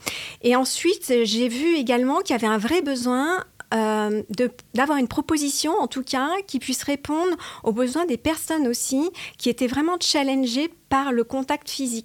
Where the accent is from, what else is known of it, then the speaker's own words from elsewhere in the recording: Paris, Île-de-France, France; also born or lived in La Forge, France; Et donc, en tant que Parisienne, j'ai passé tous mes étés ici, dans une maison de famille depuis 1836, du côté paternel.